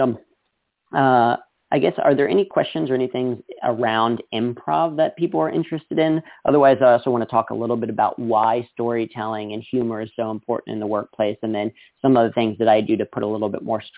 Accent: Ohio, United States; also born or lived in New York City; which growing up in Ohio and then living in New York City, you don't really see bears.

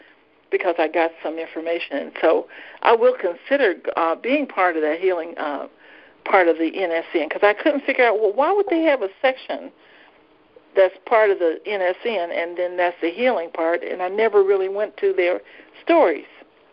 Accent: Southfield, Michigan, United States; Well, I'm on. … from Southfield, Michigan.

